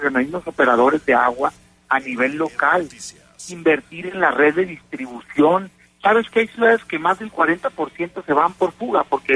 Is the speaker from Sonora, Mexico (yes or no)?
yes; Hermosillo, Sonora, Mexico; Yo soy de Hermosillo, Sonora, por ejemplo, te lo digo.